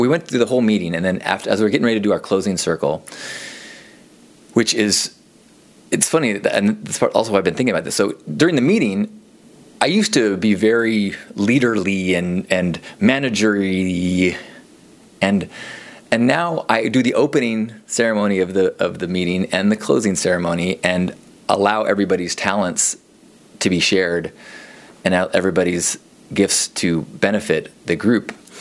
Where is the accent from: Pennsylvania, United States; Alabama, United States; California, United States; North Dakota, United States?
California, United States; As a Californian, we don't do that very much, but apparently you can get places without cars.